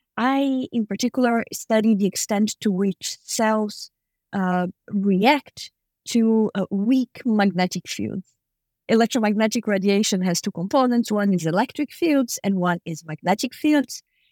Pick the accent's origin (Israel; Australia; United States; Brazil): Brazil; English is a second language; You and I, we share Latin American origins. I am from Brazil.